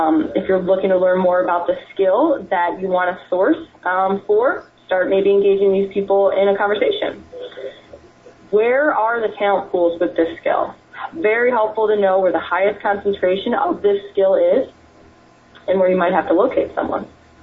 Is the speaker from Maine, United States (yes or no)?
no; Chicago, Illinois, United States; So this person's suggestion was for Chicago, Illinois, my hometown nonetheless.